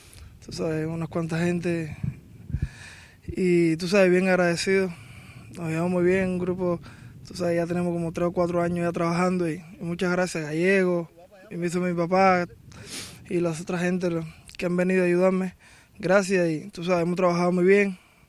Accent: Cuba; nosotros que crecimos juntos prácticamente en Cuba jugando

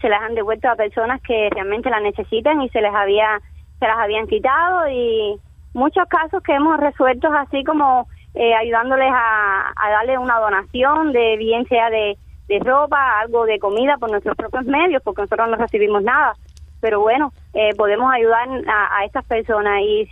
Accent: Pinar del Río, Cuba; ahí como somos de Pinar del Río, nos empezamos a relacionar más

